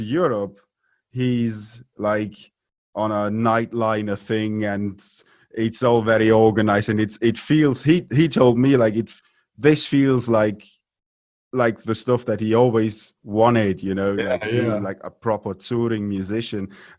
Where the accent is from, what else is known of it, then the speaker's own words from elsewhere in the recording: Wales, United Kingdom; born there; I have a Canadian ID. I was born in Wales.